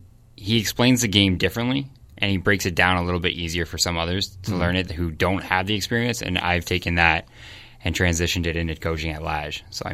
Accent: Kingsville, Ontario, Canada; I'm a county guy. Okay. I'm from Kingsville.

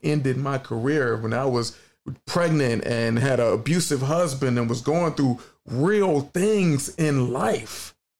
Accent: Cleveland, Ohio, United States; You know, I'm from Cleveland. Grew up in the 80s and 90s of hardcore music.

